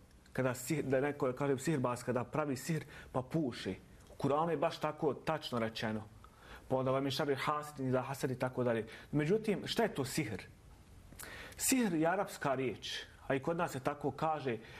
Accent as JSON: {"language": "Bosnian", "country": "Bosnia & Herzegovina", "said": "Ne samo kod nas u Bosni i Hercegovini, nego i po arapskom svijetu i u Turskoj."}